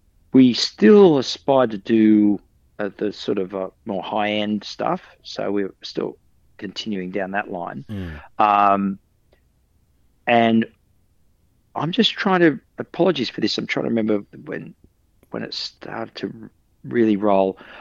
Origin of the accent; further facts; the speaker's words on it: Muswellbrook, New South Wales, Australia; even my hometown Musselbrook had had a pair of Minotaurs there.